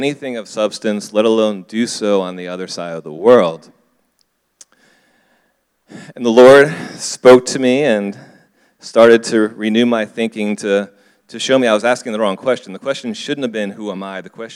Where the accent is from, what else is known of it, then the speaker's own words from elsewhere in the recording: United States; now in South Africa; I do come from America, but I do now view myself as South African.